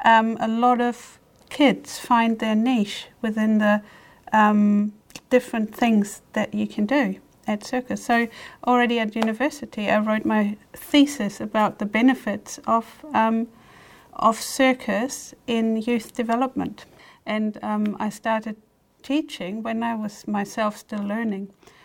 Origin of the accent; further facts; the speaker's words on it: Germany; moved away as an adult; now in New Zealand; I'm originally from Germany, and I'm very happy to be here.